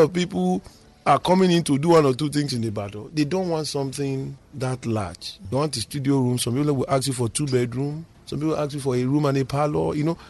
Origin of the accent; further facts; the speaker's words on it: Ibadan, Oyo, Nigeria; Those days when we were growing up in Bodija, it was strictly residential.